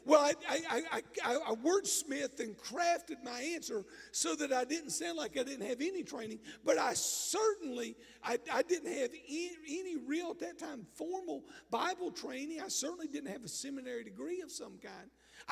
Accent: West Virginia, United States; I've been asked some interesting questions when folks find out I'm from West Virginia

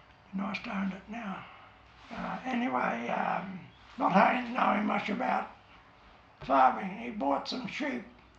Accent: Sandringham, Victoria, Australia; born there; Well, I was born in Sandringham in Victoria. Parents are Australian. My grandparents are English.

